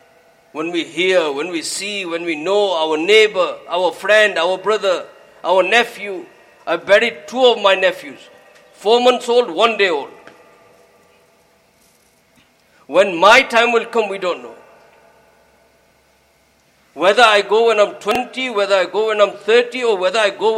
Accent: Blackburn, North West England, United Kingdom; I had a very, very good friend of mine who I grew up with in Blackburn.

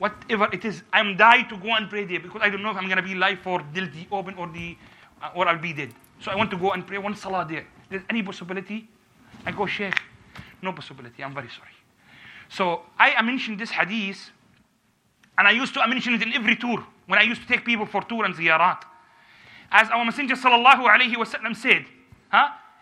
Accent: England, United Kingdom; English is a second language; as I'm from England

